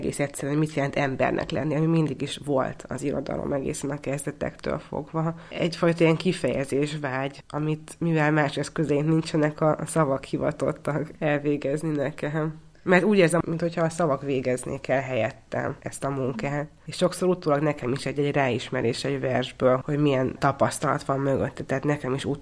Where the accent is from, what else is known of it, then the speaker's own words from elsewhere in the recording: Szekszárd, Tolna, Hungary; born there; Valóban 1986-ban születtem Szekszárdon